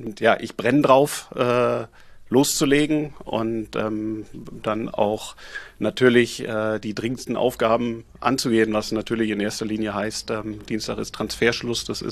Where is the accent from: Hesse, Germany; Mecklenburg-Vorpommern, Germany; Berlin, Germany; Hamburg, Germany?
Berlin, Germany; ich bin Berliner, ich bin Herthaner durch und durch